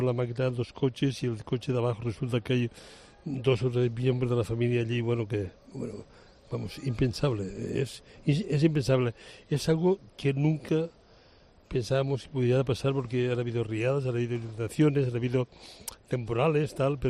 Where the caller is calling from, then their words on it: Valencia, Valencian Community, Spain; deciros que en Valencia una cosa sí que es verdad, y es que la gente de Valencia es muy solidaria, está al 100% en todo, aquí hay verdadera escuela de gente